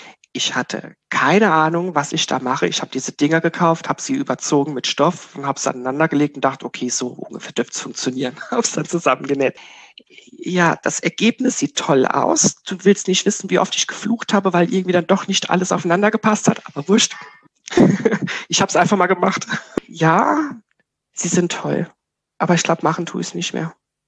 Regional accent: Germersheim, Rhineland-Palatinate, Germany; Speyer, das ist doch bei mir in der Ecke. Und habe dann zurückgeschrieben, hi, ich bin aus Germersheimer Ecke

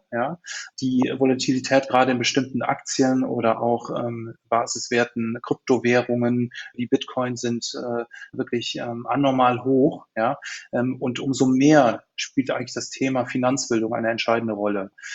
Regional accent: Cologne, North Rhine-Westphalia, Germany; Ich bin Kölner, Kölsche Jung

